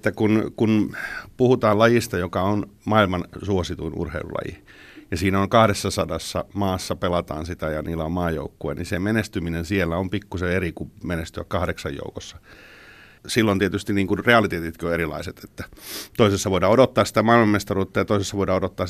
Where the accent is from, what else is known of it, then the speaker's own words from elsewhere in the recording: Uusikaupunki, Southwest Finland, Finland; kun mä olen Uudestakaupungista kotoisin